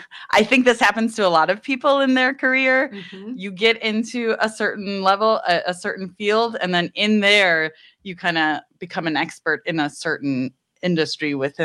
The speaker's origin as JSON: {"language": "English", "town": "Milwaukee", "region": "Wisconsin", "country": "United States", "tie": "born or raised there", "said": "I grew up in Milwaukee, suburb of Milwaukee. I was born in the city of Milwaukee."}